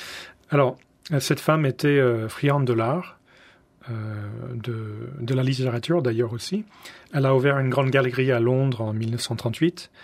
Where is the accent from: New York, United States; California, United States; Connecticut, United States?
California, United States; San Francisco; J'ai grandi en partie à San Francisco.